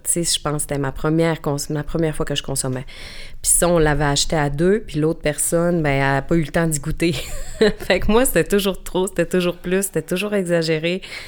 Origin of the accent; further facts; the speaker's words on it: Alma, Quebec, Canada; je suis native d'Alma, j'ai 38 ans